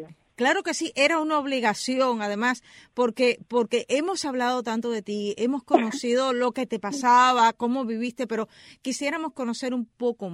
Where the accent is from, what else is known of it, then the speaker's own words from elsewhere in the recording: Cuba; como muchos cubanos, se nos cae la venda de los ojos